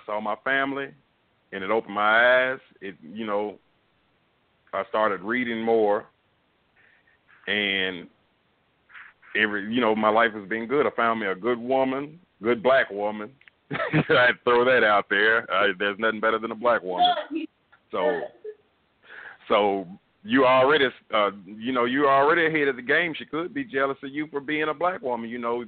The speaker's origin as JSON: {"language": "English", "town": "Nashville", "region": "Tennessee", "country": "United States", "said": "But, I'm from Nashville, Tennessee."}